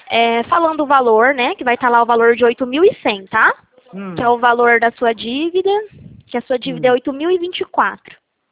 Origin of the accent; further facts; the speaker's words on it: Martinópolis, São Paulo, Brazil; Eu sou de Martinópolis, eu trabalho em Presidente Prudente.